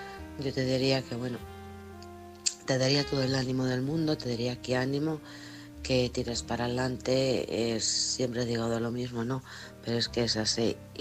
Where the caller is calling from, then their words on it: Alcorcón, Community of Madrid, Spain; de Alcorcón.